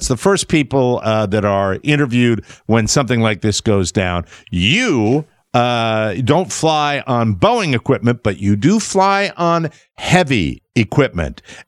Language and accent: English; Glastonbury, Connecticut, United States; where I grew up in Glastonbury, Connecticut, by Pratt & Whitney Aircraft, which was based in East Hartford, Connecticut.